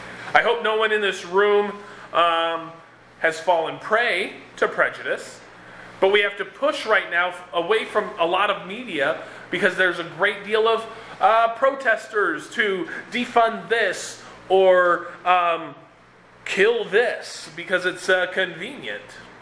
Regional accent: Minneapolis, Minnesota, United States; now in Bly, United States; I grew up in Minneapolis, so a trip to Klamath Falls is like, oh, home. Or at least a small version of home.

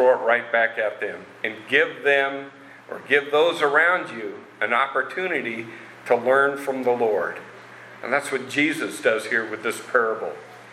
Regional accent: Eugene, Oregon, United States; also born or lived in Southern California; now I grew up in Eugene with some Southern California influence.

